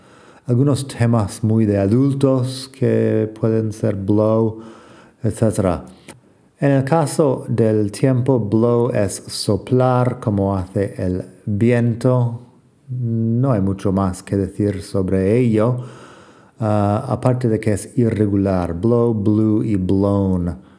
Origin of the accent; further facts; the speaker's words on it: Arizona, United States; Crecí en el desierto en Arizona y hacía mucho calor y seco en verano.